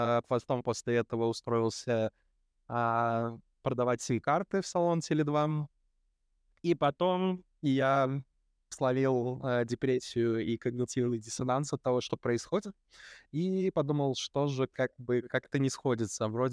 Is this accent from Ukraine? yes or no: no; Belarus; мне 35 лет, я 10 лет прослужил в армии, я там из Беларуси